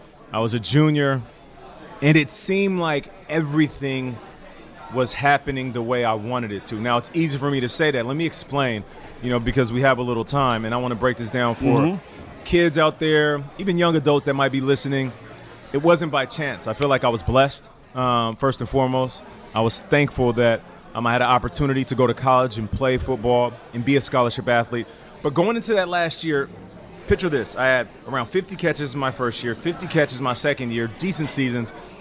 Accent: Calgary, Alberta, Canada; born there; I was born in Calgary, Alberta, Canada. My mom and dad had 4 boys. I was the only one born outside of the country.

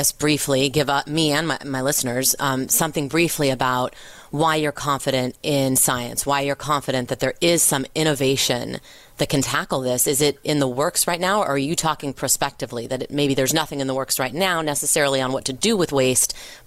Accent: California, United States; Okay, but I'm from Southern California. The San Onofre plant was shut down several years ago after waste was leaking.

